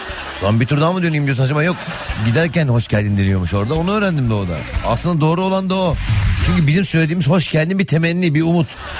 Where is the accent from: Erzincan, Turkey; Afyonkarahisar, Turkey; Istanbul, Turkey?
Istanbul, Turkey; İstanbul çocuğu olarak doğma büyüme